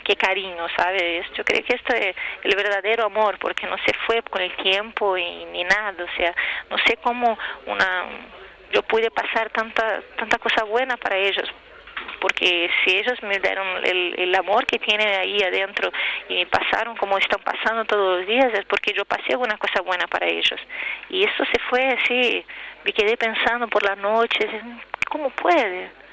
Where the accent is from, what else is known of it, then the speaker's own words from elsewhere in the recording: Posadas, Misiones, Argentina; born there; yo no nací del otro lado, porque como yo nací cerca de Uruguayana, Uruguay, el río Uruguay, que era Posadas, del norte de Argentina, iba siempre a hacer compras del otro lado